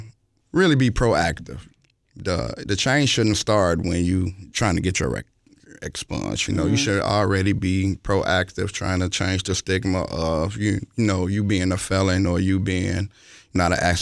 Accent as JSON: {"language": "English", "town": "Chicago", "region": "Illinois", "country": "United States", "tie": "born or raised there", "said": "I'm from the North Lawndale community. So, you know, I've been, you know, born and raised in Chicago all my life."}